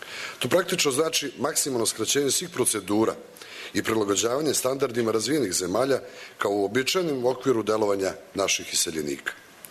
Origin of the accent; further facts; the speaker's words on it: Serbia; Mi smo iz Srbije.